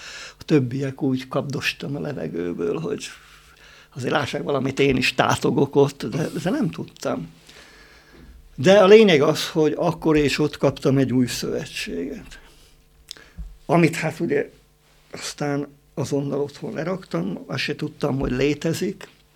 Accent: Szentes, Csongrád-Csanád, Hungary; Én akkor Magyarországról származom, ugye Szentes Csongrád megye, nem messze Szegedtől.

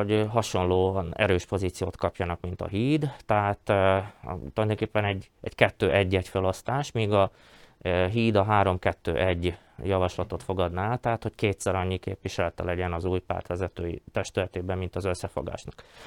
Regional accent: Felvidék, Slovakia; Választóként, felvidéki magyarként azt hiszem, hogy elvárás, hogy egyezzenek meg a pártjaink

